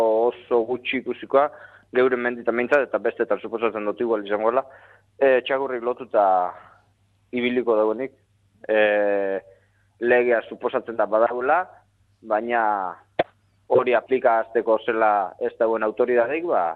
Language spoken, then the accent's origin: Basque; Eskoriatza, Basque Country, Spain; hemen gure ni Eskoriatzarra naiz, da hemen gure herrian ere